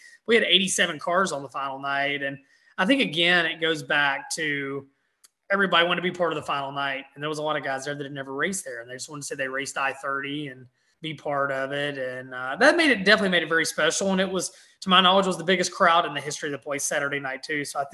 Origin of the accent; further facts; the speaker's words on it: Memphis, Tennessee, United States; I grew up on sprint cars. I grew up in Memphis. I grew up watching, you know, Jeff and Sammy Swindell and Bobby Davis Jr.